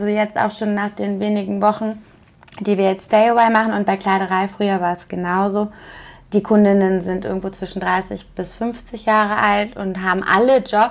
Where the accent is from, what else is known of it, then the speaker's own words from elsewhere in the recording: Cologne, North Rhine-Westphalia, Germany; ich komme ja aus Köln